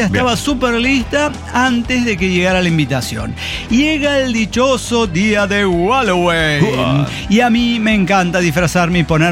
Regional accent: Mexico City, Mexico; Pero en Ciudad de México sí, porque hay amplitud térmica todo el año, podemos disfrazarnos de lo que querramos. Además, somos chilangos.

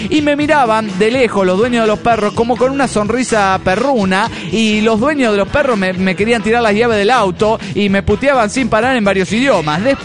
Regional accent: Cádiz, Andalusia, Spain; de Cádiz, España.

